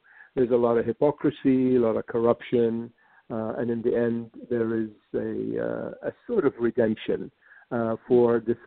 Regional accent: Iraq; where in the Middle East, and that's where I come from. I come from Iraq

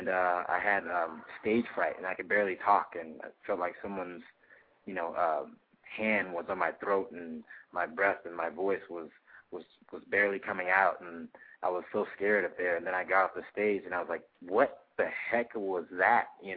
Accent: California, United States; I never, like I said, I'm from California, and I never wanted to act

